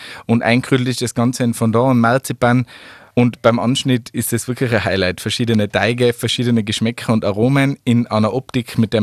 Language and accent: German; Tyrol, Austria; Das hat sich so über die Jahre irgendwie entwickelt, aber ich bin ein waschechter Tiroler.